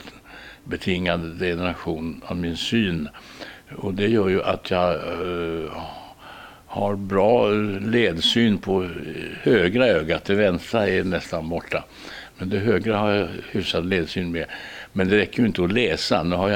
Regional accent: Stockholm, Stockholm County, Sweden; now in London, United Kingdom; Så jag är ju stockholmare och svensk på det sättet. Men det är klart, jag har ju bott in mig här, så jag känner mig ganska hemma här. Det gör jag ju. Men jag känner mig inte som någon londoner eller någon engelsman.

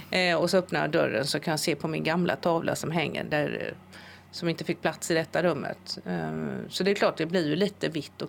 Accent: Gothenburg, Västra Götaland County, Sweden; Det är en väldigt stor skillnad från där jag kommer från Göteborg.

